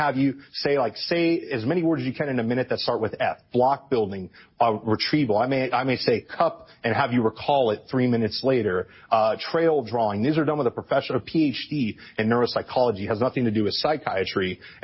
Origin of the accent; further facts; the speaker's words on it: United States; Well, because, you know, I'm an American before everything.